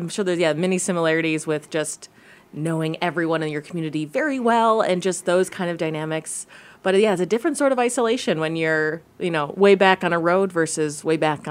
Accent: Minnesota, United States; I'm another Midwest girl. I grew up in Minnesota, and the rolling fields of corn don't really see that here.

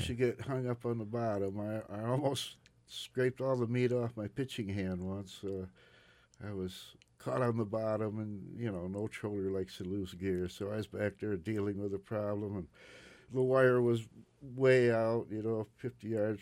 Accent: Flint, Michigan, United States; I grew up in Flint, Michigan as a flatlander, and I never saw my first mountain or my first ocean until I was 18 years old.

